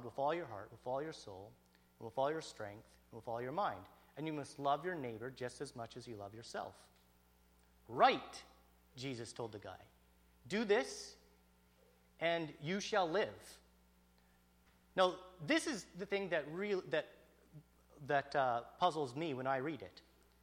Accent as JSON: {"language": "English", "town": "Summerland", "region": "British Columbia", "country": "Canada", "tie": "born or raised there", "said": "I grew up in Summerland. My parents moved there when I was about 2-3 years old, and my dad became the head golf pro at Summerland Golf and Country Club."}